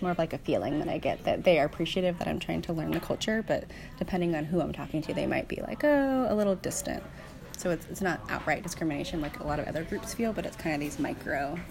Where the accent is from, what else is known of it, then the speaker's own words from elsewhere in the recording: San Diego, California, United States; So my family's from Guam. I grew up in San Diego, California, so my nationality technically, United States citizen, but I definitely identify more culturally with my Chamorro background.